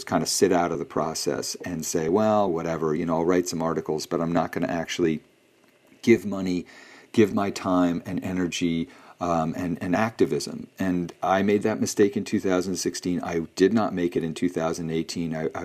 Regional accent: Massachusetts, United States; I'm from Massachusetts. That's where I vote.

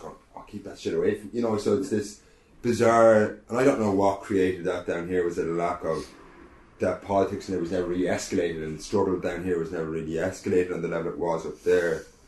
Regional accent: Ireland; when I grew up in Ireland, I was born in 1981.

